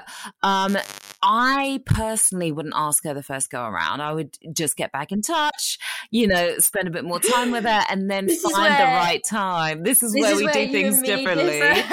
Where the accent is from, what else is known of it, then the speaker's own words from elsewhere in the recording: England, United Kingdom; accent: English; I said, it was me who left. I'm from England, in case you couldn't tell from the English accent.